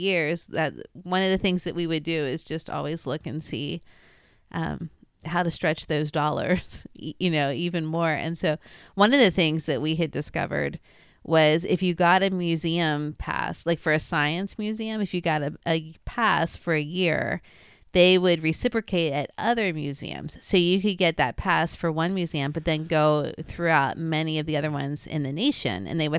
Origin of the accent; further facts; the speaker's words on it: Baltimore, Maryland, United States; And then I was from Baltimore, so we would go down to Baltimore and see family.